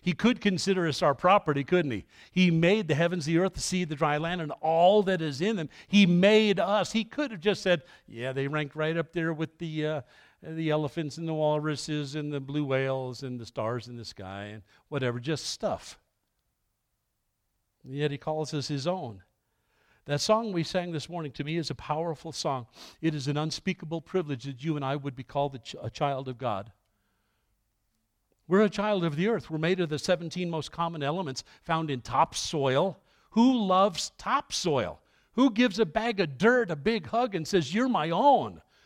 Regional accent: New York City, New York, United States; when I grew up a kid in Catholic circles in New York City, when they used to do Latin masses, we were taught all kinds of prayer.

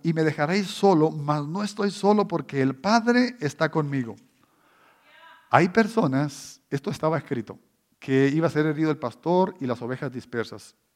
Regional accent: Durango, Mexico; cuando joven estaba yo en mi país, México, el estado de Durango

